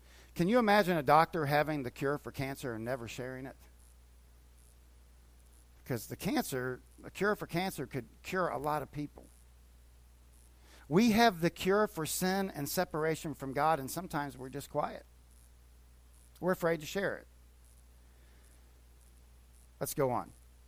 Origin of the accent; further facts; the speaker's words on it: Florida, United States; I grew up in Kennedy Space Center, actually, and space has always fascinated me.